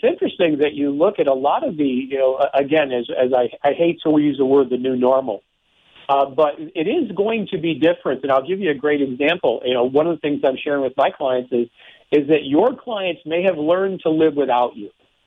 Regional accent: Detroit, Michigan, United States; now in Tucson, United States; I come from the Detroit area. You know, I've only been here in the Tucson area for about 5 years.

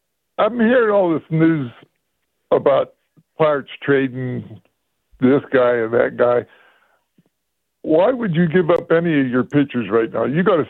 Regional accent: Mount Pleasant, Pennsylvania, United States; Yeah, this is, I'm from Mount Pleasant, not Pittsburgh.

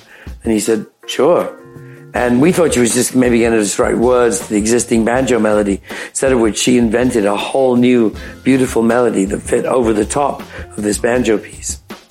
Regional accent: England, United Kingdom; you know, I'm English, James is from the East Coast

